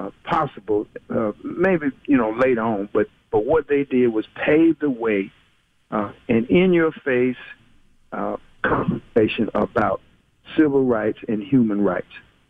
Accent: Memphis, Tennessee, United States; I'm from Memphis, but my folks from Intervena, Mississippi

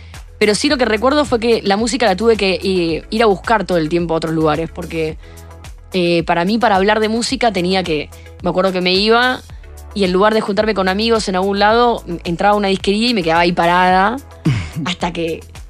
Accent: Buenos Aires, Argentina; Sí, soy de Buenos Aires, del barrio de Palermo, que es un barrio con mucho acceso a todo.

